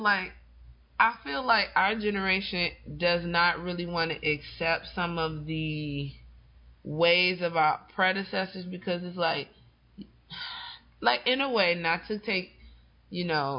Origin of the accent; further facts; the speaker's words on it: Chicago, Illinois, United States; As a Chicagoan.